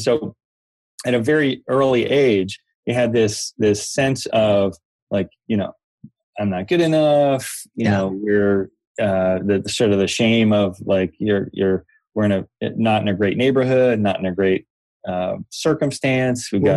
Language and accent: English; Pittsburgh, Pennsylvania, United States; So, growing up in Pittsburgh in an area called East Liberty. If you remember East Liberty, you better keep an eye on your purse.